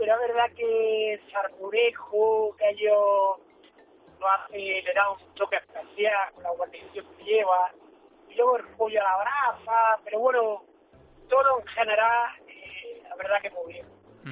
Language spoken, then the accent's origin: Spanish; Motril, Andalusia, Spain; born or raised there